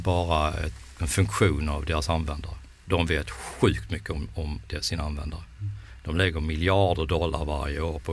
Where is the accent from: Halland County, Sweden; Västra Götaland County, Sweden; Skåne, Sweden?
Skåne, Sweden; Ja, jag är skåning, så det kan inte skilja sig jättemycket, men lite skiljer sig.